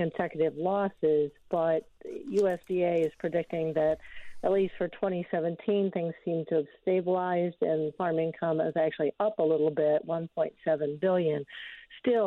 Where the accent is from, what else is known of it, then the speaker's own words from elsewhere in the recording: Iowa, United States; Things look a lot different for the fruit and vegetable folks than perhaps they do in my home state of Iowa.